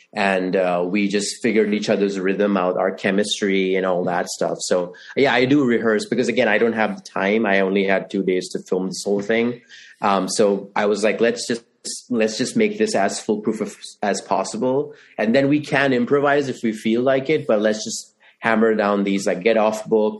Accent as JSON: {"language": "English", "country": "India", "said": "I mean, as an Indian, I find very funny."}